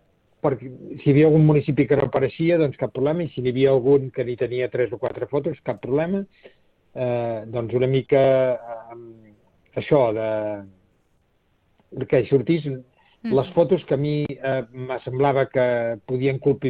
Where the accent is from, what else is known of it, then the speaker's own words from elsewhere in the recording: Torroella de Montgrí, Catalonia, Spain; jo sóc nascut a Torroella de Montgrí, per tant, sóc de la Costa Brava